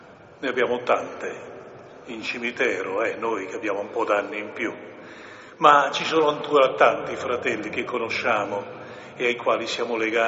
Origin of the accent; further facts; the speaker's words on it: Premariacco, Friuli-Venezia Giulia, Italy; tornando a Premariaco, la mia terra, la mia casa, dove sono partito